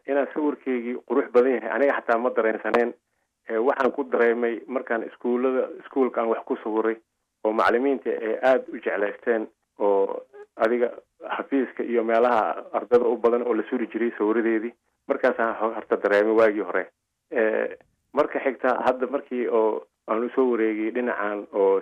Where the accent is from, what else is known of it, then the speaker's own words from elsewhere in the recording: Mogadishu, Banaadir, Somalia; waxaan ku dhashay Muqdisho, Xamar dadka ay u yaqaaniinba. Waxbarashadeedii waxaan joogay Xamar, weligay Xamar ma dhaafin, Xamar aan ku dhashay. Wixii dagaaladii ka dhacay kadib mooye, intii kale Xamar aan ku noolaa.